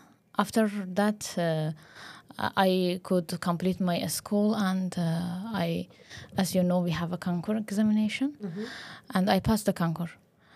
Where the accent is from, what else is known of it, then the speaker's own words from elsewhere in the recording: Ghazni, Afghanistan; from Afghanistan. As you told, I was born in Ghazni province, the most insecure province of Afghanistan